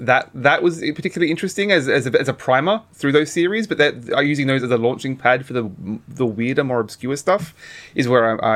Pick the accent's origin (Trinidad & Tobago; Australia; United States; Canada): Australia; even me growing up in Australia